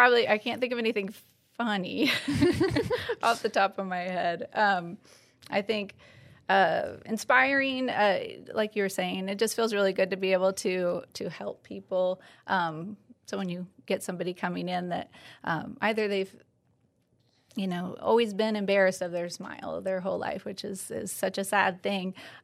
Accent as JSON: {"language": "English", "region": "Indiana", "country": "United States", "said": "I'm from Madison County."}